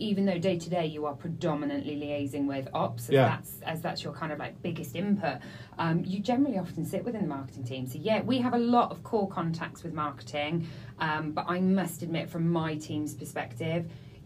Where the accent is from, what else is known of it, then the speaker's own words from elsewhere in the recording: West Midlands, United Kingdom; Herefordshire.